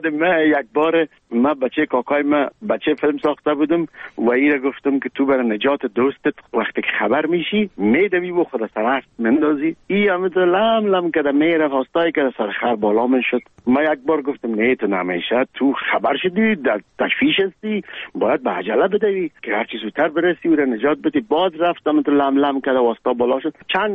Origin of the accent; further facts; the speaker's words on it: Kabul, Afghanistan; من در کابل به دنیا آمدیم، در چهاردی کابل. مکتب ابتدایی را در یک مکتب به نام غازی عبدالله خان تمام کردیم و بعدش لیسه عبیدیه